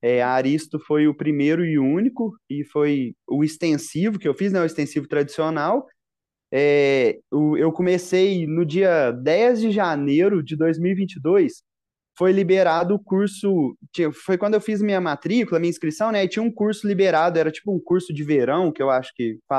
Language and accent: Portuguese; Lavras, Minas Gerais, Brazil; Eu sou natural de Lavras. Lavras está no sul de Minas Gerais.